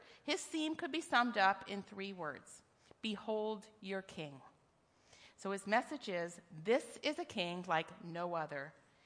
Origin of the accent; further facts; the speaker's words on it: Canada; I love being a Canadian. I really do.